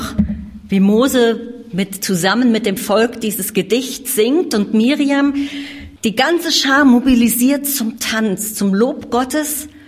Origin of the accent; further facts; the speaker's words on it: Myanmar; Und bei uns in Myanmar war es auch so, besonders als die Militärherrschaft noch so heftig war